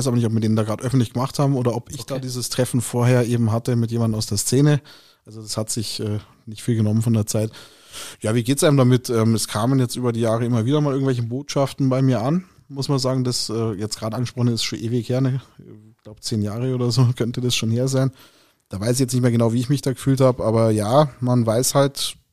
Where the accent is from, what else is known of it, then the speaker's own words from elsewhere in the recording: Munich, Bavaria, Germany; also born or lived in Dortmund; ich habe ja auch da gewohnt als Münchner